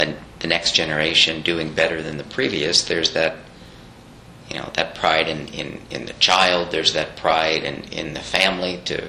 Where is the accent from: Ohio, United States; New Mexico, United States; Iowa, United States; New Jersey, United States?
New Jersey, United States; born or raised there